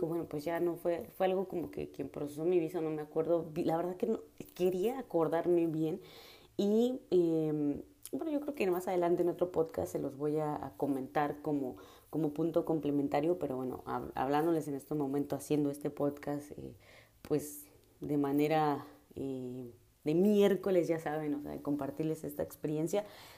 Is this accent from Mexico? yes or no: yes; Mexico; como mexicanos, pues ya no nos piden una visa de entrada, entonces ya no checan tanta esa documentación porque solo con el pasaporte como mexicanos entramos.